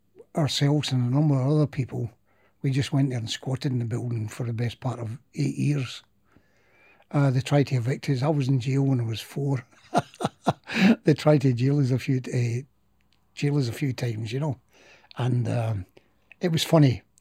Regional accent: Glasgow, Scotland, United Kingdom; I was born in Shettleston.

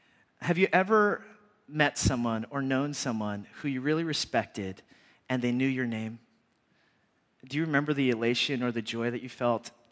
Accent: Boston, Massachusetts, United States; Remember, I'm visiting from Boston.

